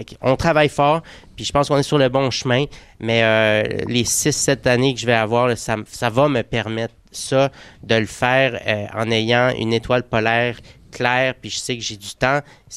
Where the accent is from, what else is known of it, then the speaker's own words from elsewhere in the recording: Quebec, Canada; Ça nous appartient en tant que Québécois.